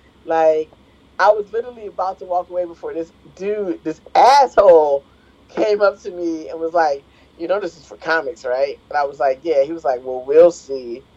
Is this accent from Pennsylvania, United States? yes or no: yes; Philadelphia, Pennsylvania, United States; I feel like he looked a little Bill Cosby-ish, and I'm from Philadelphia.